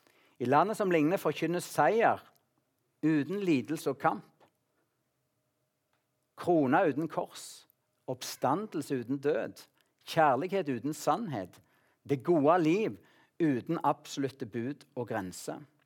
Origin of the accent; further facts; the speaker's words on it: Salte, Rogaland, Norway; Hjemme på Salte, på gården der, så hadde vi leksikon, og vi hadde bibeleksikon.